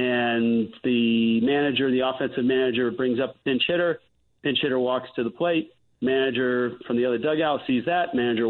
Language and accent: English; California, United States; I grew up in the game. I grew up in the Bay Area going to A's and Giants games, played the game in college.